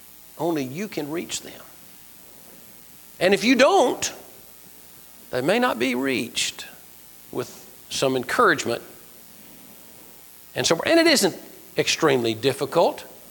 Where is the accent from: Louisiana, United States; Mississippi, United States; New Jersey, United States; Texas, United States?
Mississippi, United States; Columbus; I grew up in Columbus, Mississippi.